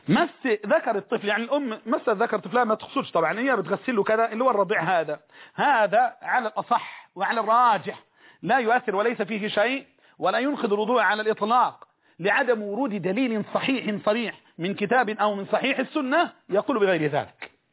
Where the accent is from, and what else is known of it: Egypt